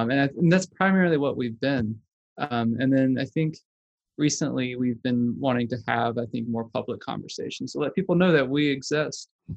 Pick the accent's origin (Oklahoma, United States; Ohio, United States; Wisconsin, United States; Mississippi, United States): Mississippi, United States; I'm from Mississippi. I was raised in a Pentecostal church, very politically conservative, very apocalyptic minded.